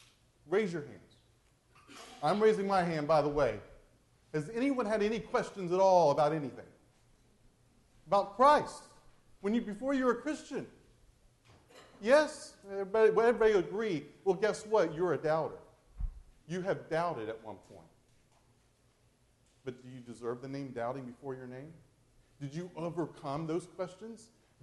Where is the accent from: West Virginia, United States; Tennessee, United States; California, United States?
West Virginia, United States; I'm from West Virginia, and that's what they do up there.